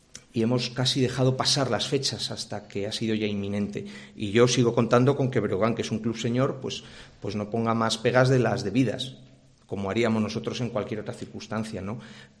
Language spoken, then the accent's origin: Spanish; Valladolid, Castile and León, Spain; hablo como entrenador, como vallisoletano y como abonado del club